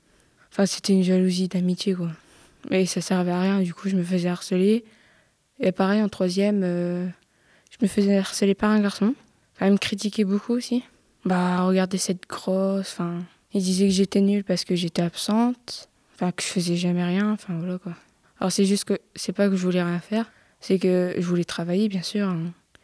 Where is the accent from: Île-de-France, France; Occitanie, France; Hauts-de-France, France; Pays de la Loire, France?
Hauts-de-France, France; Saint-Saulve; born there; now in Gomny, France; j'ai 15 ans, je suis née à Saint-Saulve, dans le nord de la France, pas loin de Valenciennes, et en ce moment j'habite chez mon père à Gomny, et entre temps chez ma mère à Saulzoir qui est à 5 minutes d'ici.